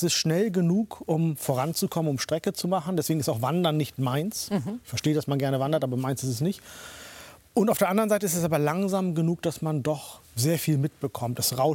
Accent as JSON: {"language": "German", "country": "Germany", "said": "ich bin ja Deutscher"}